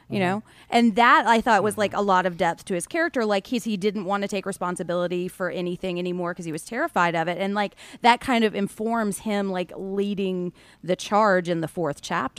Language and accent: English; the South, United States; especially, like, growing up in the Bible Belt, where this just seemed like what I saw all the time.